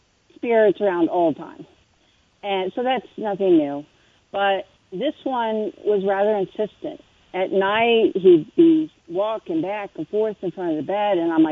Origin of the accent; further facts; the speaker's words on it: Maryland, United States; also born or lived in Pennsylvania; I live in Maryland. I've lived in Maryland all my life. I was born in Pennsylvania, but been in Maryland most of the time.